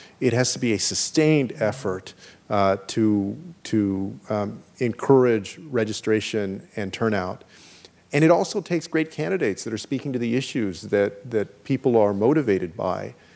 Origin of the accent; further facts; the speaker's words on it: Texas, United States; including, of course, in my home state of Texas, where I believe that Ted Cruz is going to lose